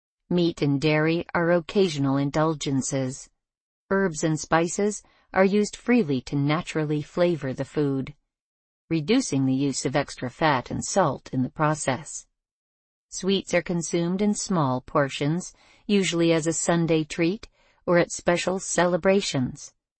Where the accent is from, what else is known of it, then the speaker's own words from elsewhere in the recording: Italy; English is a second language; Born and raised in Italy, I have firsthand experience of what this diet is all about.